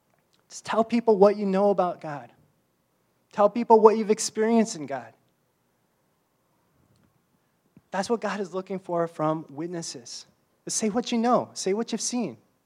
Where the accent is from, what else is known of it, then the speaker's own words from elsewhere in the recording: Wisconsin, United States; Like, I'm from Wisconsin, but you might think I know something about agriculture.